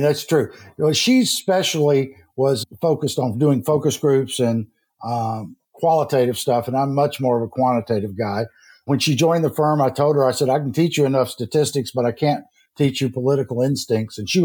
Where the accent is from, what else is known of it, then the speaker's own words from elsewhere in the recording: Atlanta, Georgia, United States; I'm from Atlanta originally and got my bachelor's and master's at Georgia.